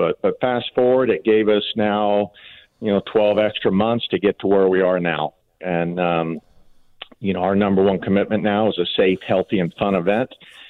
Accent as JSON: {"language": "English", "town": "Rome", "region": "Georgia", "country": "United States", "tie": "born or raised there", "said": "Let's do a little shout-out for Rome, Georgia, my hometown today."}